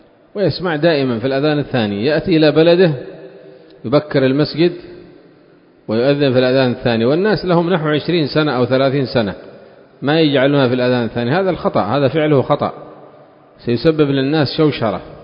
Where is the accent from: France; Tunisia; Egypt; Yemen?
Yemen; وعندنا في اليمن يسلمون عن اليمين وعن اليسار